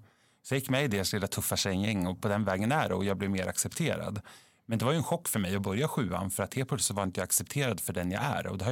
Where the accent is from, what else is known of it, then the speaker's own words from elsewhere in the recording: Södermanland, Sweden; I en liten by i Sörmland. Där jag växte upp i en trygg familj med en trygg uppväxt.